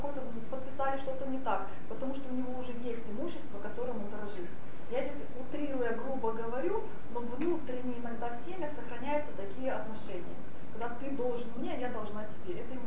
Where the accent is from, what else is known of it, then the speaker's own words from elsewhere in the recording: Tatarstan, Russia; Я сама выросла в Татарстане, поэтому у нас там тоже было своеобразие.